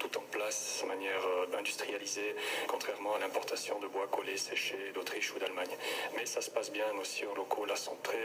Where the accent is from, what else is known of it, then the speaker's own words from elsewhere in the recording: Valais, Switzerland; on aime bien la pierre chez nous en Valais.